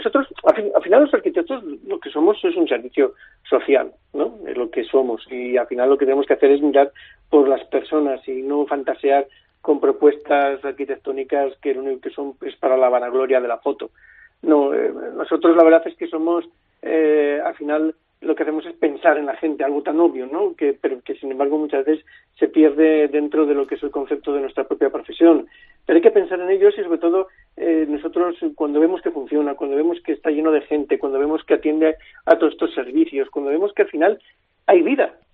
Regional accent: Valladolid, Castile and León, Spain

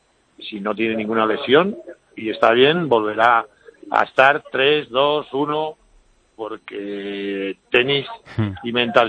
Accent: Spain; nosotros somos los españoles demasiado exigentes con nuestros deportistas

